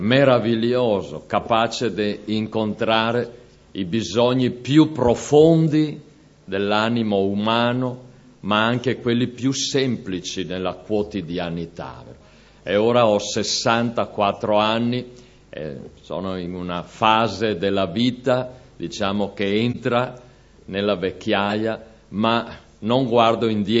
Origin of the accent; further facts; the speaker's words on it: Cismon del Grappa, Veneto, Italy; Allora non sono l'unico che Dio ha salvato dei veneti. Anche se devo dirmi che nella mia formazione ero cresciuto sì là a Cismon, spesso in montagna